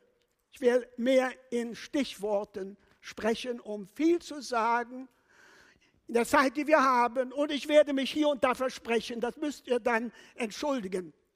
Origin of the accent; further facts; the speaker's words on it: Poland; born there; German is a second language; Ich wurde in Polen geboren. Ich war 9 Jahre alt, als der Krieg anfing.